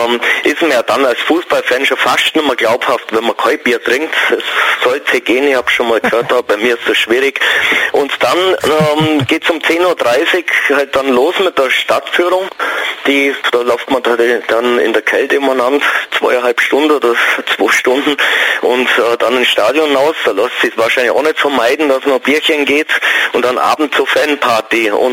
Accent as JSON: {"language": "German", "town": "Augsburg", "region": "Bavaria", "country": "Germany", "said": "als Augsburger"}